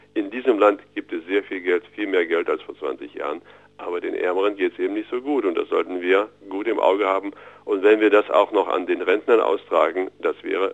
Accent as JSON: {"language": "German", "region": "Thuringia", "country": "Germany", "said": "wir als Thüringer sind ja sogar ein bisschen stolz"}